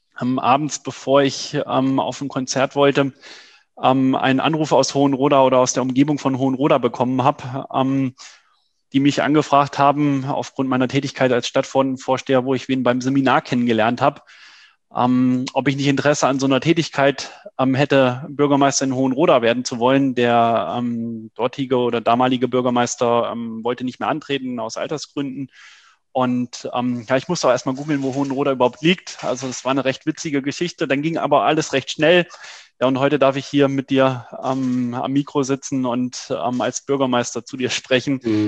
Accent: Trendelburg, Hesse, Germany; dass ich mich aktiv für meine Heimatstadt, damals noch Trendelburg, engagieren will.

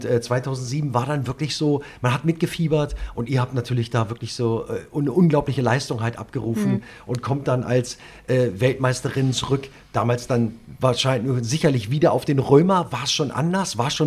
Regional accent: Wolfsburg, Lower Saxony, Germany; born there; sehe ich natürlich als gebürtiger Wolfsburger ganz genauso.

